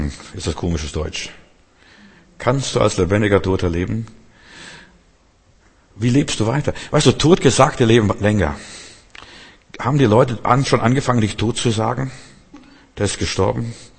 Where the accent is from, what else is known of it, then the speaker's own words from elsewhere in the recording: Klaipėda, Klaipėda County, Lithuania; Bei uns zu Hause, wo ich herkomme, aus Litauen, Memel, mein Urgroßvater, der hatte, wir waren einfache Leute.